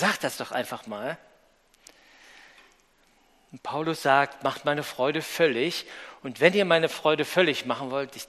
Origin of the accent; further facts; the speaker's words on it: Germany; wir sind als Deutsche, glaube ich, Spezialisten darin, ja, noch die Sachen zu optimieren